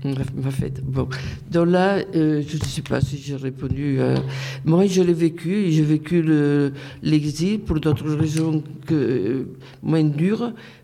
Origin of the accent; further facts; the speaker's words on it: Spain; first language Catalan; French is a second language; now in France; quitter une langue, même deux, j'en ai quitté, puisque ma langue maternelle, c'est le catalan, que je l'écris, je le parle couramment, et quitter son pays, ses parents, les amis, tout le contexte culturel